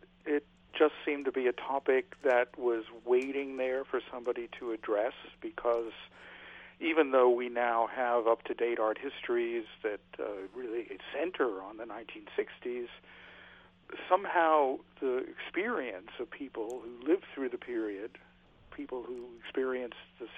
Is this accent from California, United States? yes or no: yes; California, United States; I did most of my growing up in California.